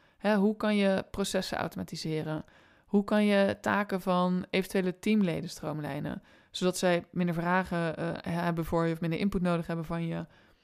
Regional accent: Rotterdam, South Holland, Netherlands; Ik ben een Rotterdammer

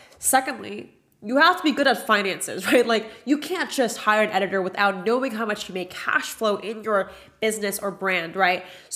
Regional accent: Washington, United States; now in Los Angeles, United States; I grew up in Washington near Portland, Oregon, and it was fucking cold. And YouTube literally brought me from my small hometown to living in Los Angeles.

